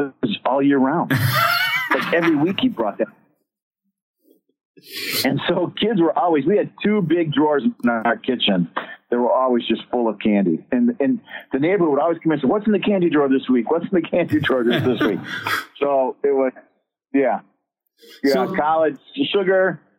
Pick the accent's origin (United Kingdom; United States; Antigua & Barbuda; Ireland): United States; Milwaukee, Wisconsin; So I grew up in Wisconsin.